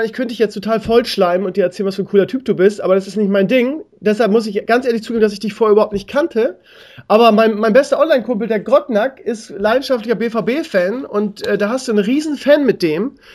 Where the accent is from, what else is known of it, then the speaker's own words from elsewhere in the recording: Bremen, Germany; Ich bin Bremer